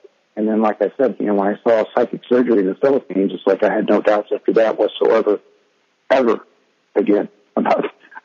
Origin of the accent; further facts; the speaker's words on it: Miami, Florida, United States; born there; I normally would go into a cold climate because I was born in Miami.